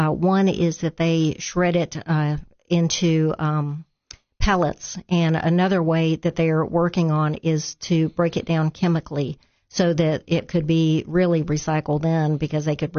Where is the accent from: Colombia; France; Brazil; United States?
Brazil; I grew up in Brazil, and people had their personal gardens in their yard and, you know, grew their own greens and had their orange trees and mango trees, avocado trees. We had all that and chickens living in the yard.